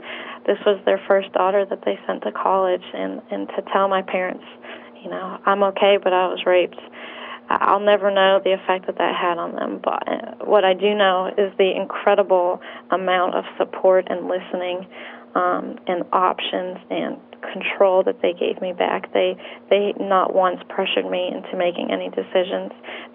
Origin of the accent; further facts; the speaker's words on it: Boston, Massachusetts, United States; my immediate family that I grew up with in Boston